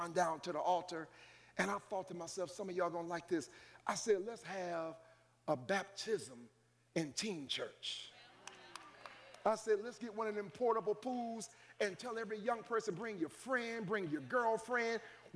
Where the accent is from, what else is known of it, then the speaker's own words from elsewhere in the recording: Cleveland, Ohio, United States; I'm from Longwood. They tore Longwood down.